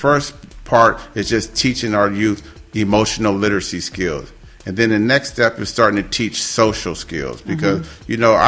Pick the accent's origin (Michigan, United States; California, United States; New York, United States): California, United States; San Diego; I grew up here in Southeast San Diego.